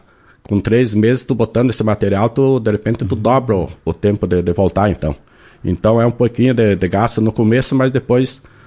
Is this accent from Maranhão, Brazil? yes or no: yes; Maranhão, Brazil; Sou maranhense